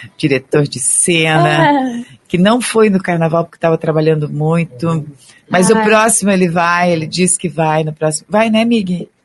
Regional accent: Brazil; porque a gente é brasileiro, então...

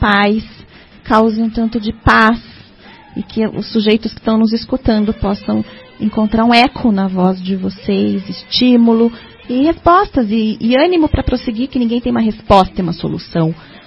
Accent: São Paulo, Brazil; now in Curitiba, Brazil; Vocês como paulistanos, eu também, essa cidade nos trouxe para cá

